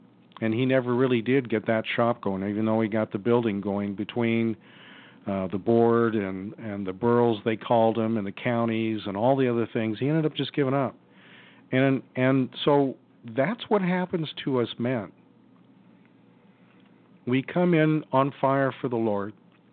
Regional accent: Jersey Shore, Pennsylvania, United States; born there; I was born there in Jersey Shore, Pennsylvania, right outside of Williamsport, the home of the Little League, some of you know.

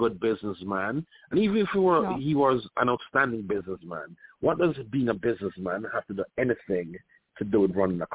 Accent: Ohio, United States; We grew up together in Ohio, went to college together in Ohio.

